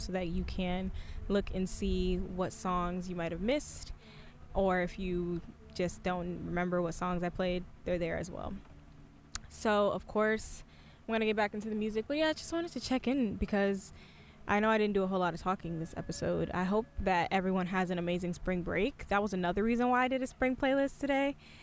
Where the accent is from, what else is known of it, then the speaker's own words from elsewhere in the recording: Michigan, United States; I'm from Michigan originally, as some of you may know.